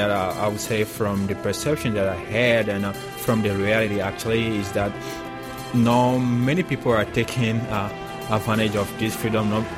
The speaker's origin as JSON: {"language": "English", "country": "Togo", "second_language": "English", "moved": "yes", "lives_now": "St. Paul, United States", "said": "I'm from Togo, and I've been living in St. Paul, Minnesota for the last 5 years."}